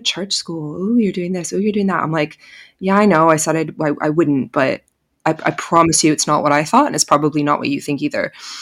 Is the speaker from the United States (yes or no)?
no; Canada; also born or lived in Bahamas; now in United Kingdom; when I came over here from Canada and the Bahamas many years ago.